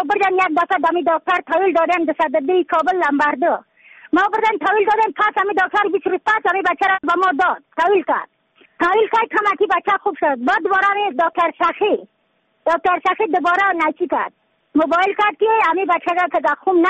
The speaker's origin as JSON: {"language": "Persian", "region": "Badakhshan", "country": "Afghanistan", "said": "از بدخشان هستم، مرکز بدخشان، ولسوالی اصل پایان، قیره وینگ."}